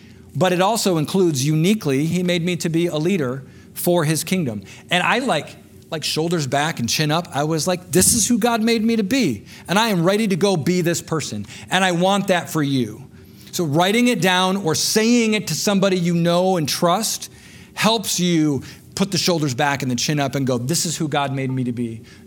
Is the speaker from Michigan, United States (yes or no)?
yes; Jackson, Michigan, United States; I grew up in Jackson. I went to college in Kalamazoo. I started teaching in Battle Creek. I moved back to Jackson.